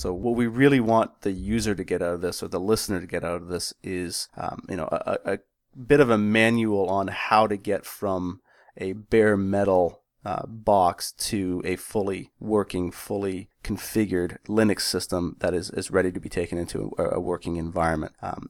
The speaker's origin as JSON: {"language": "English", "country": "Canada", "said": "As a Canadian and a hockey player"}